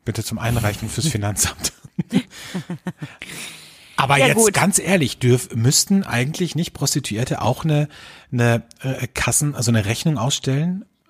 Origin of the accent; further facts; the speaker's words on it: Austria; bei uns in Österreich